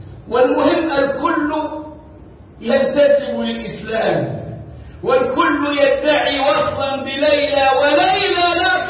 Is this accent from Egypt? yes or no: yes; Egypt; وهم امتداد للتكفير الذي كان عندنا في مصر في 70s and 80s